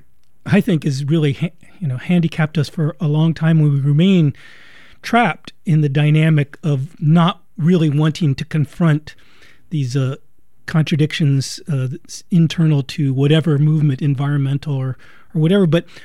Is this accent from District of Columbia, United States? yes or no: yes; Washington, District of Columbia, United States; I grew up in Washington reading about Watergate, so those two names are linked in my brain.